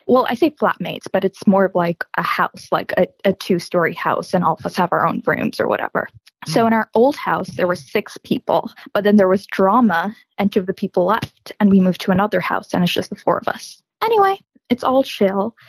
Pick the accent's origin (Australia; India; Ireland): India; also born or lived in United States; now in London, United Kingdom; So my accent is confusing. That's because I lived in the U.S. until I was 5. And then I moved to India, and then now I live in London.